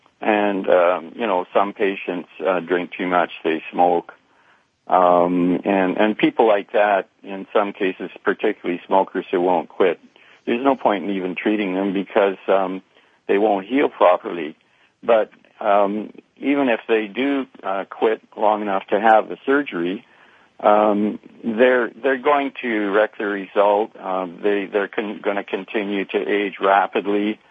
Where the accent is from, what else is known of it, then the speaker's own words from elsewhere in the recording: Winnipeg, Manitoba, Canada; Born and raised in Winnipeg, as you already mentioned.